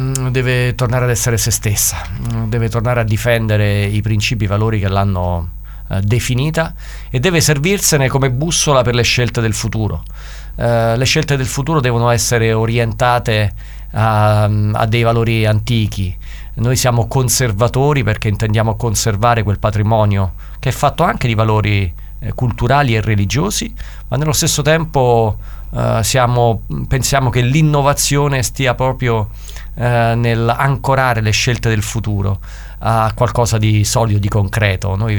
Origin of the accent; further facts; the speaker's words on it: Lazio, Italy; noi, che peraltro veniamo dalla provincia di Latina